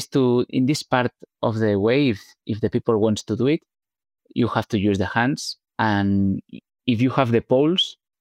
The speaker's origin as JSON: {"language": "English", "town": "Barcelona", "region": "Catalonia", "country": "Spain", "tie": "born or raised there", "second_language": "English", "moved": "as an adult", "lives_now": "Andorra", "said": "So I'm not from Andorra. I born in Barcelona."}